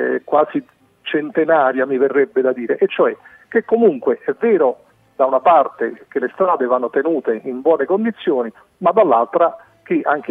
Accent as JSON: {"language": "Italian", "town": "Rome", "region": "Lazio", "country": "Italy", "said": "come ha detto lei sono romano"}